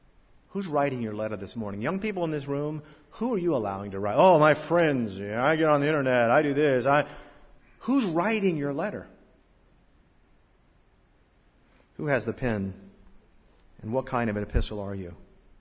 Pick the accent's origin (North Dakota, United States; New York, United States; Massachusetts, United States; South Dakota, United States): Massachusetts, United States; Boston; then finally, I realized, I'm the jerk from Boston. I'm the one with the problem.